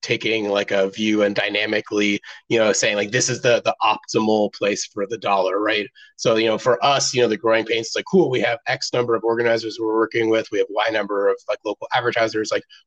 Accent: Ottawa, Ontario, Canada; now in Los Angeles, United States; That's where I am now. And then also Canada. I'm Canadian. I grew up in Ottawa.

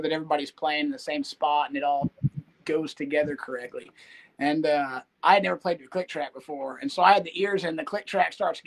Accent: Austin, Texas, United States; And so in high school, got a couple of my buddies together and we started playing music. And we're from Austin. And so we used to go play Sixth Street.

